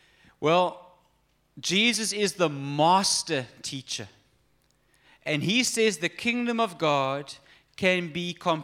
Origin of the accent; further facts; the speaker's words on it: Amalinda, Eastern Cape, South Africa; In fact, growing up in Amalinda, as kids